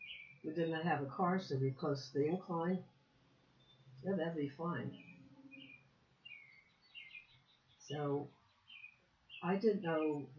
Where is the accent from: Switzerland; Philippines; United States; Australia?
United States; Westmont; Yes, I grew up in Westmont.